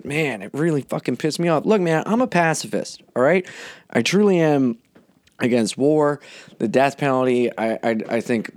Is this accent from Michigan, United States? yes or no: no; Delaware, United States; I'm from Delaware, bitch.